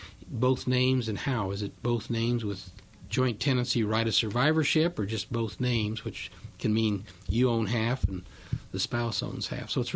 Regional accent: Red Oak, Iowa, United States; now in Knoxville, United States; I grew up down in Red Oak, which is also a county seat town.

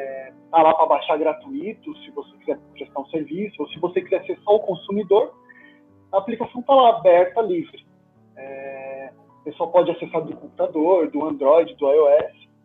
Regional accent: São Paulo, Brazil; eu sou de São Paulo

